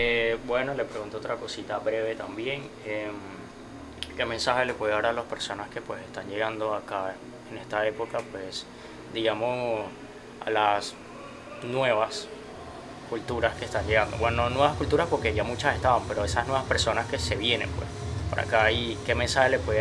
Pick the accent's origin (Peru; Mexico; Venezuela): Venezuela; now in Colombia; cuando yo me vine de Venezuela, pues tuve que pasar por Bogotá.